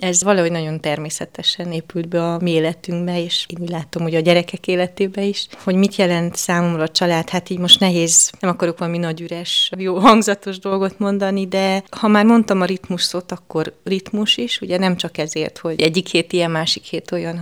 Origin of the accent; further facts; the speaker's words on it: Târgu Mureș, Mureș County, Romania; Marosvásárhelyen nőttem fel, a Kövesdombon tulajdonképpen, és egy gyereke voltam a szüleimnek.